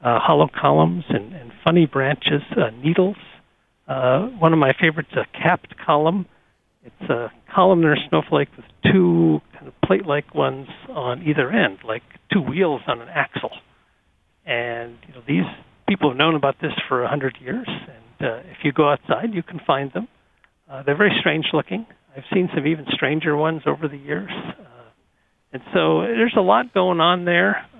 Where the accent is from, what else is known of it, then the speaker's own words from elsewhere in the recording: North Dakota, United States; I grew up in North Dakota where we have a lot of snow, and I never really noticed any of it.